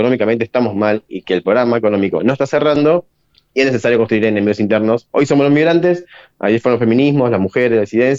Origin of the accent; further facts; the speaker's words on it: Peru; now in Argentina; yo vivo hace 14 años en la Argentina, soy peruano, soy estudiante de periodismo, y esta es mi tierra, ¿no? La elegí vivir aquí y defenderla.